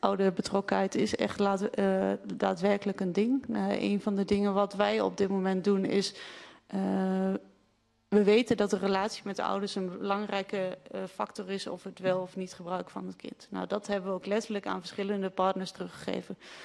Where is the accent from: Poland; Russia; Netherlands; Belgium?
Netherlands; Hardenberg, Overijssel; ik kom uit Harderberg